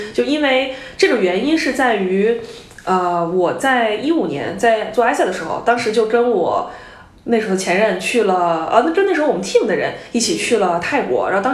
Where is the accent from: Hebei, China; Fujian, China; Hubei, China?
Hubei, China; 因为我是湖北人嘛，我小的时候最大的小学最大的记忆最深刻的记忆就是我们小学门口会有一个老头拿这个刨冰机